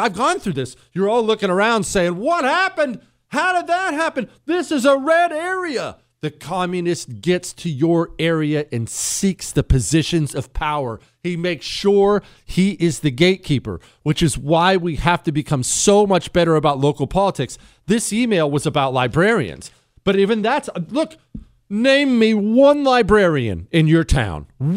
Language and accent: English; Michigan, United States; Jesse, last week a black guy in my home state of Michigan went into Burger King